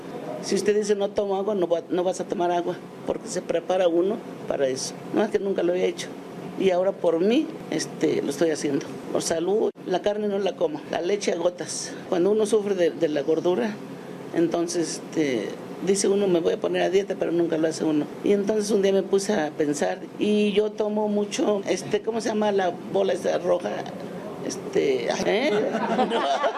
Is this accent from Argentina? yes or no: no; Mexico; qué bueno que soy mexicana yo.